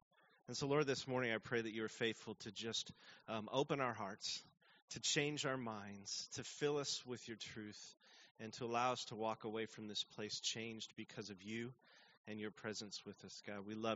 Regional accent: Glendora, California, United States; my wife Tam and I grew up here in L.A. And I grew up over in the Glendora Covina area.

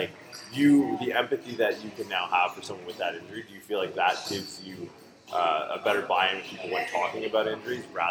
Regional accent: Canada; so I'm from Canada. She's from Australia.

